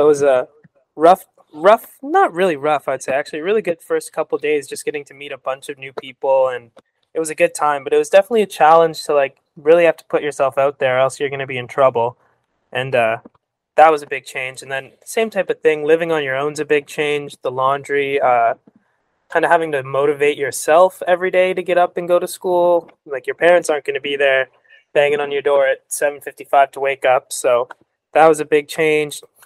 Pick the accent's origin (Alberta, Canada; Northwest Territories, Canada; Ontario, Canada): Northwest Territories, Canada; Yellowknife; I'm from a little further away, Yellowknife Northwest Territories, so can't see New Brunswick.